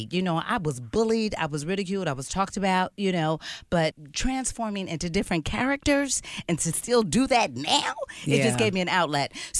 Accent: Los Angeles, California, United States; I grew up in South

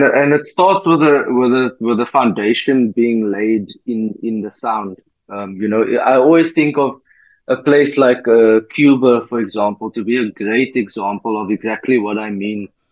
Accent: South Africa; myself as a South African pianist and composer

